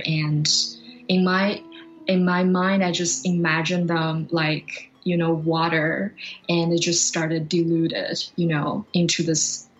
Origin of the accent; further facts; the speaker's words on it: China; because I'm originally from China, and I grew up by the ocean.